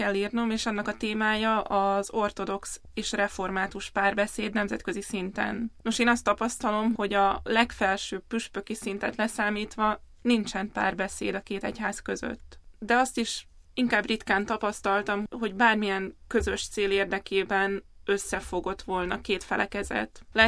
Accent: Vojvodina, Serbia; Hát én a Vajdaságban nőttem fel, Magyarországon és Németországban folytattam tanulmányokat, és mielőtt a Bosszi Intézetbe jöttem volna, 2 évet szolgáltam Szabadkán segédlelkészként, majd beosztott lelkészként

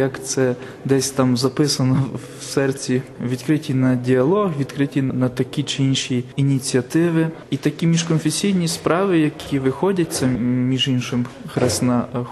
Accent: Tshchynets, Lviv Oblast, Ukraine; Я родом з Львівщини, з Мостищини, з парафії святого Йосифа у Тщинці. Там я виріс, там моє покликання зродилося.

